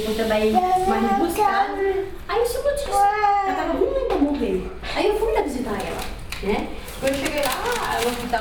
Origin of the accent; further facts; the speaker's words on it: Minas Gerais, Brazil; eu sou mineiro, eu sou mineiro